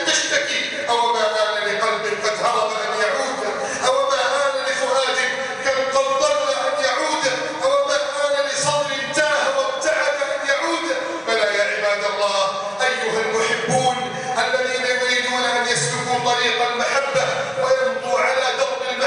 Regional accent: Egypt

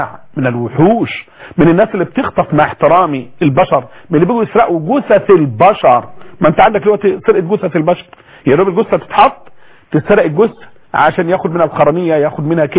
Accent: Egypt; اما عندنا في مصر اماكن رمليه واماكن يابسه واماكن صخريه

